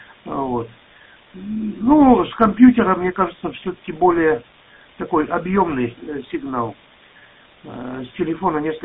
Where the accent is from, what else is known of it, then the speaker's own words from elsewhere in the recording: Chișinău, Moldova; Потому что я родом из Кишинева.